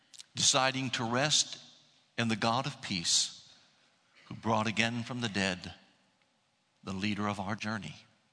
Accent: Columbus, Ohio, United States; You know, every time I go to my hometown, Columbus, Ohio, I try to stop by the church of my childhood.

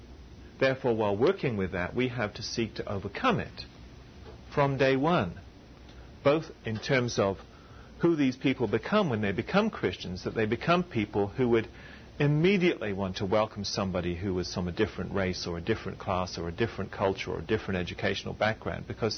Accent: England, United Kingdom; Is it that I am English and I come from a working class family which was Marxist?

